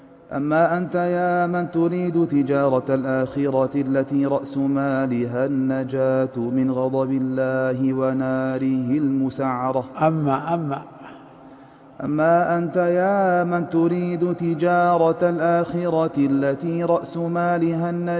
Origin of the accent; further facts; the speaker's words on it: Egypt; وهذا المعنى كان موجودا منذ قريب عندنا في مصر في عهد الحكم التركي